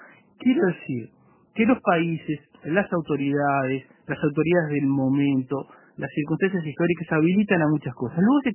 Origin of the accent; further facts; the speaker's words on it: Spain; tengo doble nacionalidad, soy español por tres costados